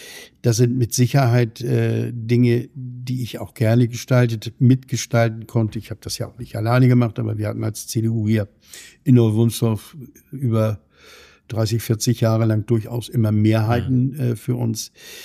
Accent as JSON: {"language": "German", "town": "Elsdorf", "region": "Lower Saxony", "country": "Germany", "tie": "born or raised there", "said": "in meinem Heimatort in Elsdorf"}